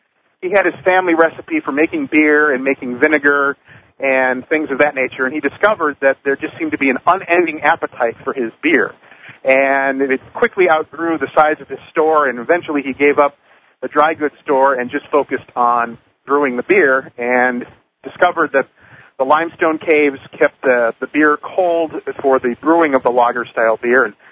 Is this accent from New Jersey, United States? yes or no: no; Chicago, Illinois, United States; also born or lived in St. Louis; So I've born and raised in Chicago, but spent quite a few years in St. Louis and still get back there as often as I can.